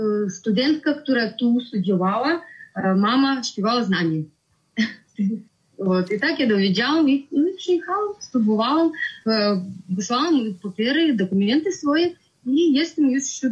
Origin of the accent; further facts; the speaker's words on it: Kazakhstan; now in Słubice, Poland; pochodzę z Kazachstanu. Przyjechałam do Polski, do Słubic w 2014 2014 roku.